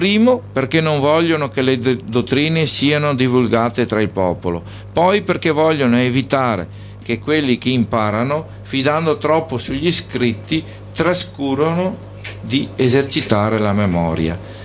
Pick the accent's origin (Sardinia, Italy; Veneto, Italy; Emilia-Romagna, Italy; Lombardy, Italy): Veneto, Italy; io essendo veneto preferisco la scrittura di Reitia